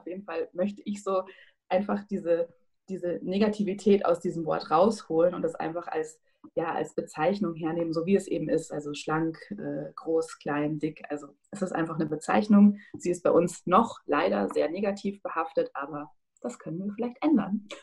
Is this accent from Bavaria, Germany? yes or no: yes; Munich, Bavaria, Germany; moved away as an adult; now in Berlin, Germany; Ich bin 30 Jahre alt. Ich komme ursprünglich aus München, bin vor kurzem nach Berlin gezogen